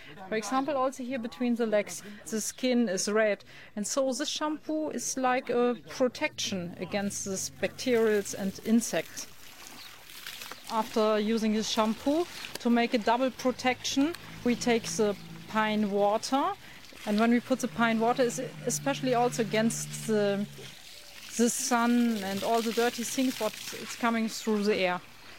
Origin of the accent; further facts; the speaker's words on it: Germany; English is a second language; I'm from Germany. I was born in a small village and I was growing up at a farm.